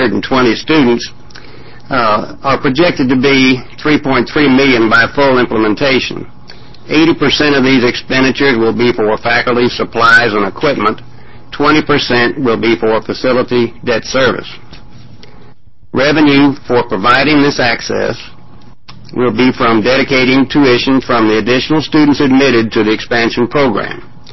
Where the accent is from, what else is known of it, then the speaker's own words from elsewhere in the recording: the South, United States; now in Oregon, United States; I am from the South. I've been at Oregon Tech now for 3.5 years